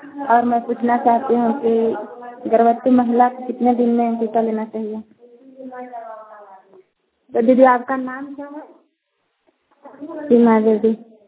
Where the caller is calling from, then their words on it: Armandi, Jharkhand, India; ग्राम कुत्ते, प्रखंड अरमांडी, जिला रांची